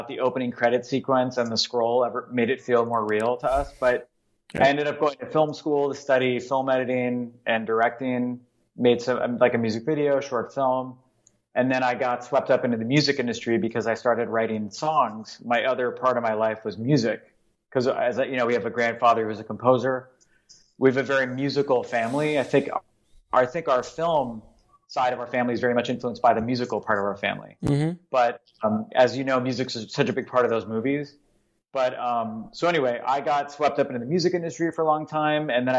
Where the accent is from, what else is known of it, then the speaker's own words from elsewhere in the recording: Los Angeles, California, United States; So I grew up in Los Angeles, and which means something, right? Because the city you grew up in.